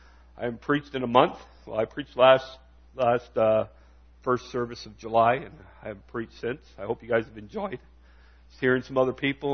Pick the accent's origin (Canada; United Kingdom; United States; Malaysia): Canada; There is, as a Canadian society, I think there's a lot of things that we miss out on because in our culture we're kind of reserved.